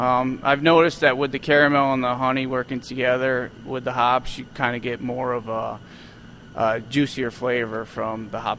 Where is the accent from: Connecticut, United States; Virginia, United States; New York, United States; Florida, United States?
Connecticut, United States; Coming down here, growing up in Connecticut, I mean, you in New England